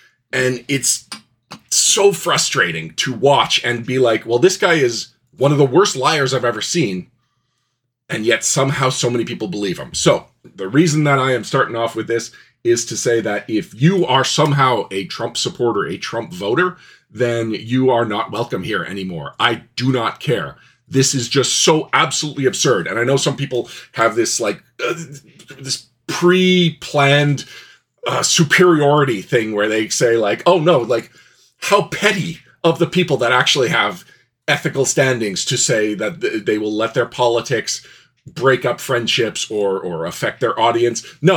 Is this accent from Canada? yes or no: yes; Canada; I'm baffled, quite frankly, as a Canadian looking